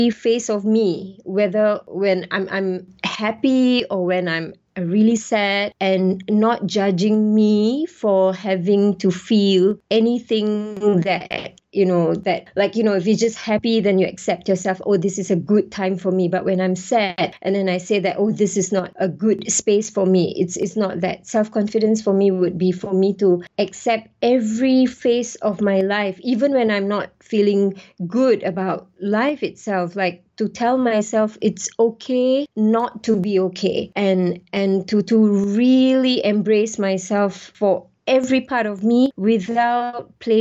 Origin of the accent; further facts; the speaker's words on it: Singapore; also born or lived in Malaysia / Australia; So it's kind of like mixed background for me because I'm half Indian, half Malay, and then mix. It's like a very mixed breed in Singapore.